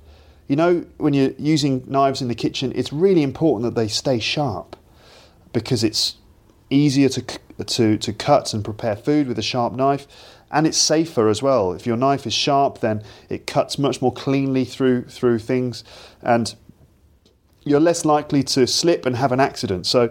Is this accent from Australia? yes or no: no; England, United Kingdom; because being English, you know, I might not have the most inspiring take on food, but who knows?